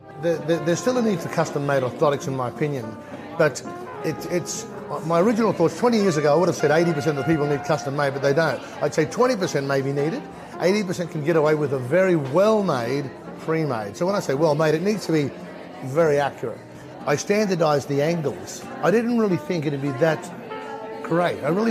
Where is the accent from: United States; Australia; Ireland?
Australia; I'm a podiatrist from Australia, and I started practice in 1980